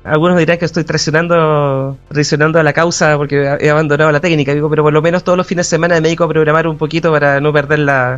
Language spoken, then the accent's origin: Spanish; Chile; Yo soy chileno, soy ingeniero civil en computación de la Universidad de Chile